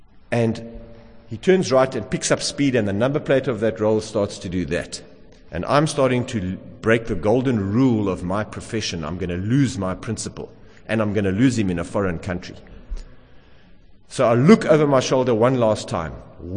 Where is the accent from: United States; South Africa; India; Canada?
South Africa; from South Africa